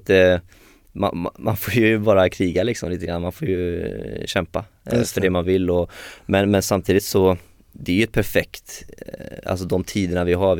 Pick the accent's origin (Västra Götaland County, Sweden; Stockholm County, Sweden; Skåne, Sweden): Västra Götaland County, Sweden; Strömstad; för risken fanns ju ändå, även att jag skulle hamna liksom i min hemstad Strömstad.